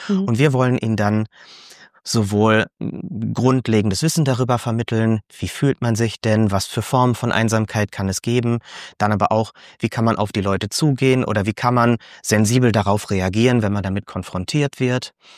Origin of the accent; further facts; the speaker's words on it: Dortmund, North Rhine-Westphalia, Germany; Aus Dortmund.